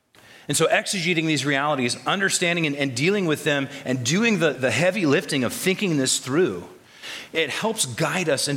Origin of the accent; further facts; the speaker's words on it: Minnesota, United States; because after all, I'm a Minnesotan.